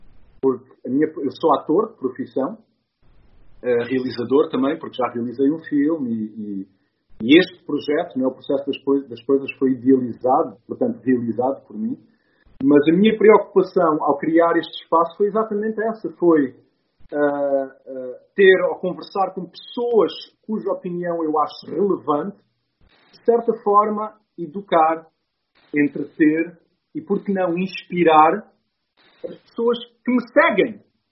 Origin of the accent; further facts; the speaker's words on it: Luanda, Angola; Falamos da nossa infância, de crescer em Angola, da Luanda dos anos 90.